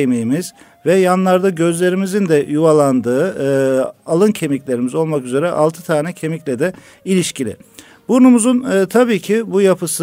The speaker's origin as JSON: {"language": "Turkish", "region": "Istanbul", "country": "Turkey", "tie": "born or raised there", "also_born_or_lived": "Kayseri", "said": "Efendim ben 1971 doğumluyum, Kayseri doğumluyum. İstanbul'da tabii ki uzun süre yetiştik, İstanbul'da büyüdük."}